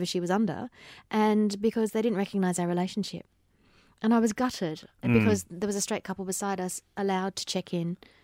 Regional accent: Perth, Western Australia, Australia; now in Melbourne, Australia; And yet I'm originally, you know, I'm originally from Perth

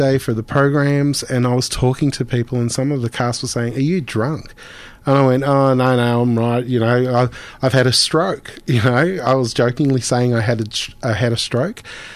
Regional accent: Australia; because we're Aussie.

